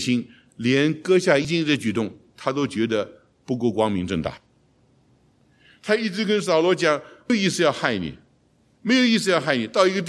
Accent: China

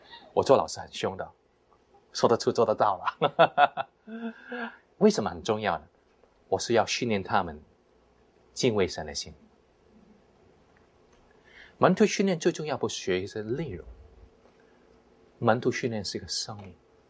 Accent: China; 你看我们中国人很多时候就有一个很大的毛病

